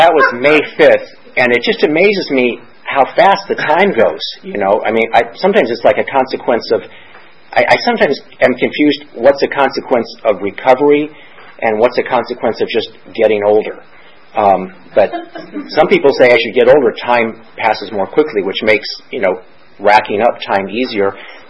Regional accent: Ireland; I'm Irish, so I have a bizarre relationship with alcohol.

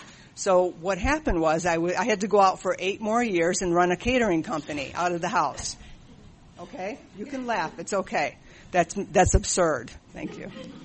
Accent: California, United States; And I started to say, I'm from San Fernando Valley.

